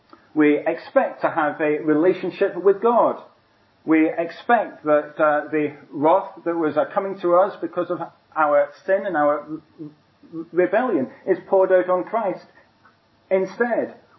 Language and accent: English; Edinburgh, Scotland, United Kingdom; So the actor Sean Connery is from my hometown of Edinburgh.